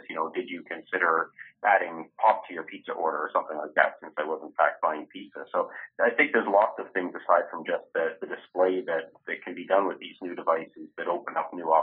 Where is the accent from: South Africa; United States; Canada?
Canada; I get to Canada a fair bit because it's my home country, actually.